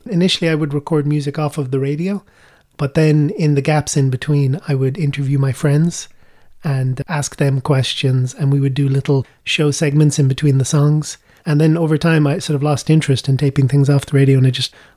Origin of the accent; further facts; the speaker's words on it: Tralee, Munster, Ireland; first language Irish; I was born in Tralee. My family moved down here from Cork, I think, right before I was born. So I was raised here and I went to Gaelscoil de Gasman up in Shanachill, where I was always growing up speaking Irish.